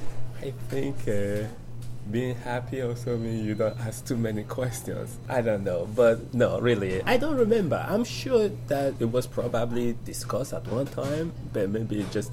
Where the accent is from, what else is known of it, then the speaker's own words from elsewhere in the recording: Benin City, Edo, Nigeria; I grew up in Benin City in Nigeria.